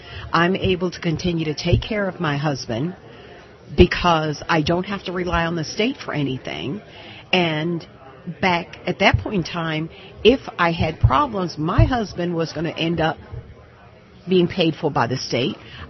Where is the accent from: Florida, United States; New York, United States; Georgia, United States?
Georgia, United States; Stone Mountain; Stone Mountain, Georgia.